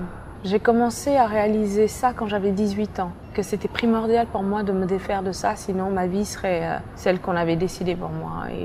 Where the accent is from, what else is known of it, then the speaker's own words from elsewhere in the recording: Mali; Je suis née et j'ai grandi au Mali